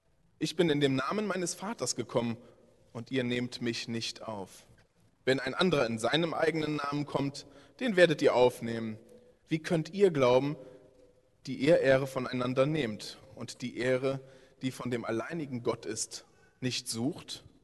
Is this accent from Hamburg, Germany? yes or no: no; Lindlar, North Rhine-Westphalia, Germany; Ich komme aus Lindlar.